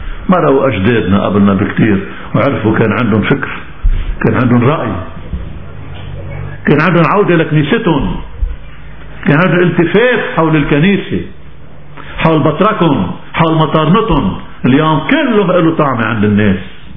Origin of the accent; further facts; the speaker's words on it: Lebanon; نحن شعب لبناني واحد، نحن شعب لبناني واحد